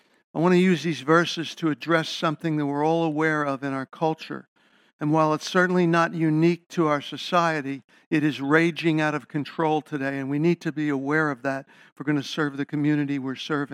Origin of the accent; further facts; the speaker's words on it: Philadelphia, Pennsylvania, United States; You know, when I was a kid, I saw people firsthand who were heroin addicts growing up in Philadelphia.